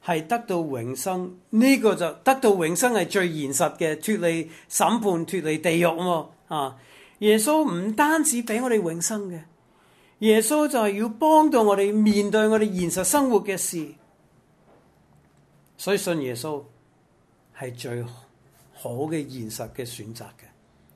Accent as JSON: {"language": "Cantonese", "country": "Macau", "said": "即係我哋澳門人好多人都會食啊，覺得好食"}